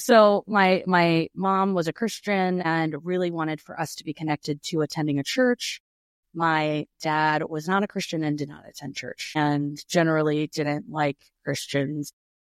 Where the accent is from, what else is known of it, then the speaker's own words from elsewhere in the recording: Austin, Texas, United States; born there; I was born in Austin, Texas, and my parents are both from Chicago.